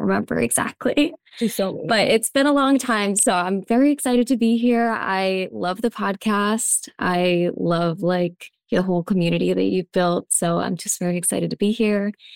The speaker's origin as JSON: {"language": "English", "town": "Boston", "region": "Massachusetts", "country": "United States", "also_born_or_lived": "California", "moved": "as an adult", "said": "I'm from Boston originally, and then I moved to California for college, and then I moved here."}